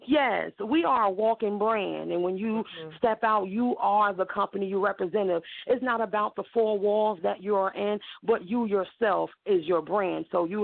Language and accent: English; New Jersey, United States; You know, I came from New Jersey, you know, I was born, you know, in New Jersey, and I come from the projects